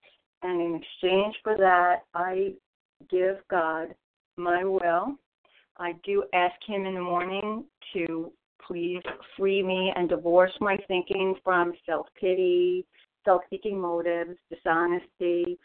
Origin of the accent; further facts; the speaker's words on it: St. Augustine, Florida, United States; I come from St. Augustine, Florida